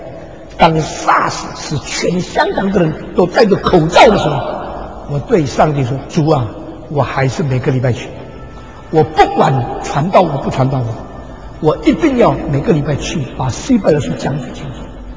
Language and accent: Chinese; Beijing, China; 我是北京人，我北京人